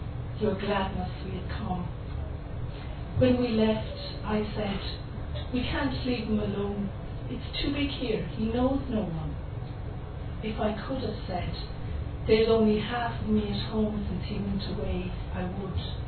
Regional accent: Mayo, Connacht, Ireland; moved away; The next poem is about Mayo, where I was brought up, and I still say I'm from Mayo, even though I've gone from it a long time ago.

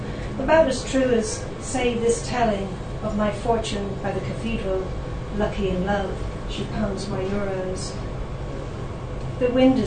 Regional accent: Dublin, Leinster, Ireland; I spend a lot of my time on the formative prayer, even though it's all I'm from Dublin.

